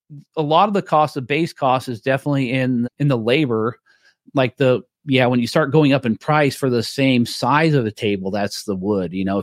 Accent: Federal Way, Washington, United States; born there; So it was my 40th birthday. I was born in Federal Way.

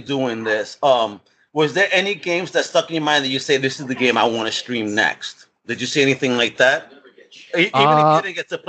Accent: New York, United States; accent: New York; Listen, I love New York. I'm a New Yorker to the core. You can even hear that shit in my voice because I hear people tell me you got a New York accent.

